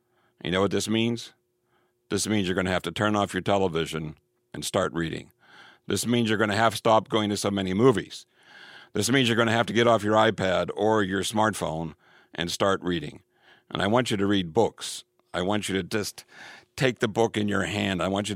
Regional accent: Ireland

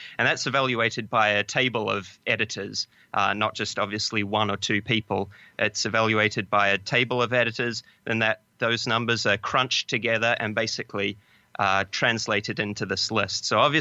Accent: New Zealand; I'm a New Zealander, part of that British Commonwealth

